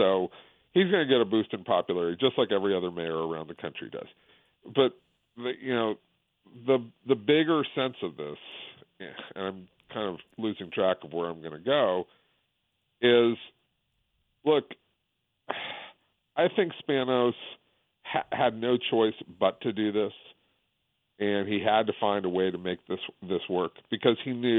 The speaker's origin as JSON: {"language": "English", "town": "Los Angeles", "region": "California", "country": "United States", "tie": "born or raised there", "said": "I grew up in Los Angeles as a Rams fan."}